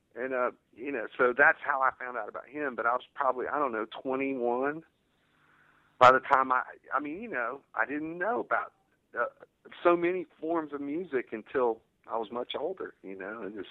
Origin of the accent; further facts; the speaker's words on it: Fayetteville, North Carolina, United States; You know, I'm from North Carolina and Fayetteville.